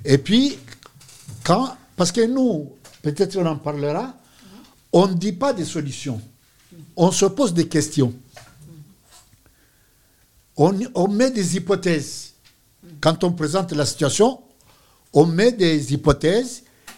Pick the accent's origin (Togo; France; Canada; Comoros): Comoros; ce n'est pas parce que je suis Comorien que je peux être appelé à être témoin d'un cas des Comores